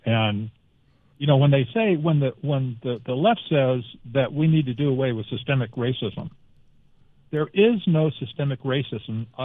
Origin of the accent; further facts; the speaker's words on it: United States; And I, as American, for one thing, I do not want to see that happen in America.